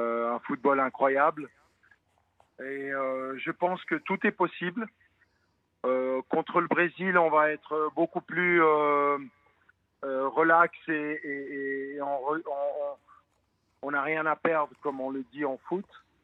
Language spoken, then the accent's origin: French; Croatia; cette hargne, cette énergie qu'on a de nous prouver et de montrer qu'on est des Croates et qu'on veut aller plus loin.